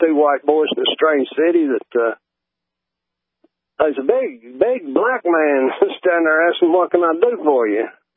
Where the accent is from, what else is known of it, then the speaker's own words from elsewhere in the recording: West Virginia, United States; where are you from? Well, West Virginia.